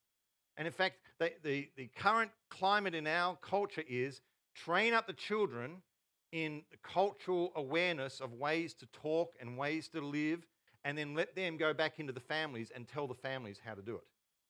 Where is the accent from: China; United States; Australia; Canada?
Australia; Yarrawonga, Victoria; I grew up in Yarrawonga, a country town, about 4,000 people on the Murray, top of Victoria.